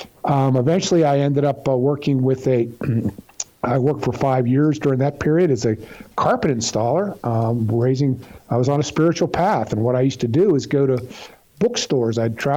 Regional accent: Pittsburgh, Pennsylvania, United States; I'm from Pittsburgh, Pennsylvania, from a large Catholic.

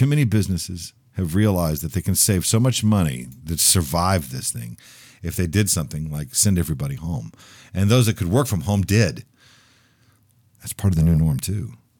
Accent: Texas, United States; When I was a kid growing up in Texas, we used to go to a place called Luby's Cafeteria.

